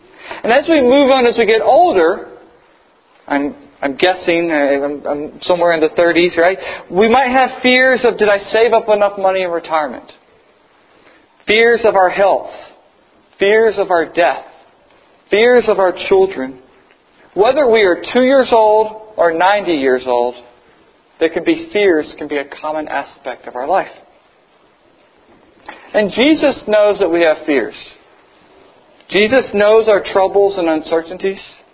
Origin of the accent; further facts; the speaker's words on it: North Carolina, United States; In Southeast United States, where I grew up in North and South Carolina, there's something called cockroaches.